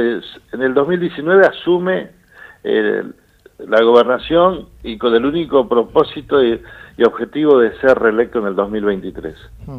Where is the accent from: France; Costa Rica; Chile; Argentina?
Argentina; Moreno, Buenos Aires Province; Yo soy oriundo de Moreno.